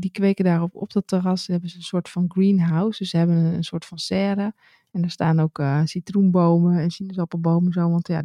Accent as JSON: {"language": "Dutch", "country": "Netherlands", "moved": "as an adult", "lives_now": "France", "said": "dat je daar als Nederlander in zo'n fijn Frans dorpje aankomt"}